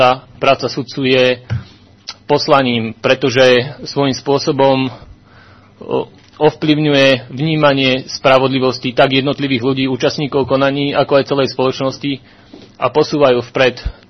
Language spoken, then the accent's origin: Slovak; Banská Bystrica, Banská Bystrica Region, Slovakia; pochádzam z Banskej Bystrice.